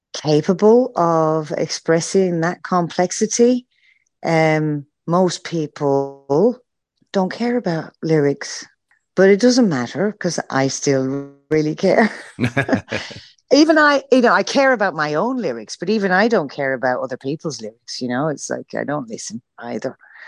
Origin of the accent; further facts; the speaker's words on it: Ireland; also born or lived in Sheffield; now in United Kingdom; I grew up in Sheffield. I grew up in Ireland.